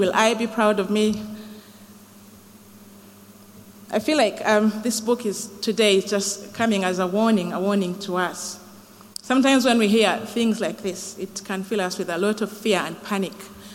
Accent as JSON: {"language": "English", "country": "Uganda", "tie": "born or raised there", "said": "So I grew up, I was born and raised in Uganda"}